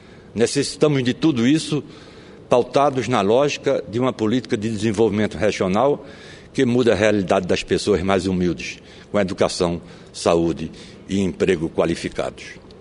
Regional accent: Northeast Region, Brazil; Como nordestino, como ex-prefeito do Recife e ex-governador de Pernambuco

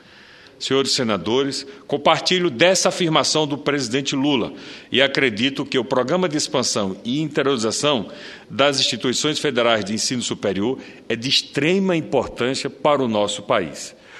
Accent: Itabaiana, Sergipe, Brazil; quando então o presidente Lula esteve em Itabaiana, minha terra natal

